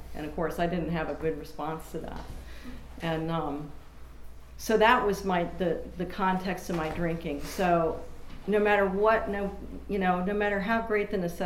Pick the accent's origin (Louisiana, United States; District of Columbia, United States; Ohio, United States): District of Columbia, United States; Washington; I couldn't find my way out of Washington, D.C., in my hometown.